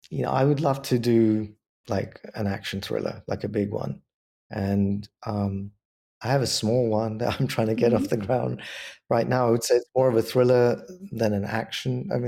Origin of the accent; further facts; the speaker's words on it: London, United Kingdom; moved away; Well, London's always going to be my hometown. Even though I'm living here, this is becoming more of my home. But yeah, I miss like spending time in the UK and especially in London.